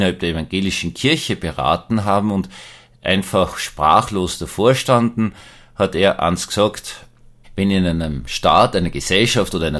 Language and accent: German; Austria; ich bin halt da, ich bin halt Österreicher.